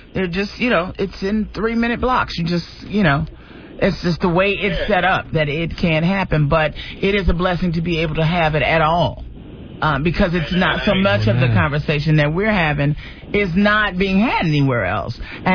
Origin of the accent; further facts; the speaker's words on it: Detroit, Michigan, United States; I'm from Detroit. And, you know, all of our family's from Chicago.